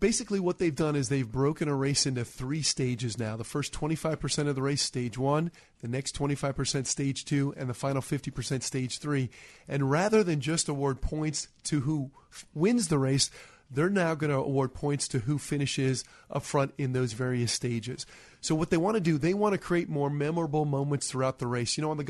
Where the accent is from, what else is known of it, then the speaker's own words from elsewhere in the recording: Plantation, Florida, United States; now in Chicago, United States; You know, I grew up in Plantation, Florida, and got my introduction to the Midwest playing basketball back at Notre Dame back in the day for Digger Phelps. So met my wife, who's a Chicago gal, and settled in the city.